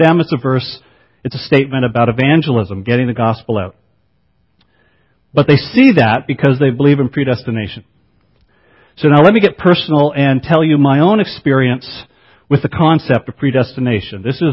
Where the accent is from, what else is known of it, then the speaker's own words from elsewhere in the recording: Brockville, Ontario, Canada; I grew up in Brockville, Ontario, attending First Presbyterian Church, an old, old church.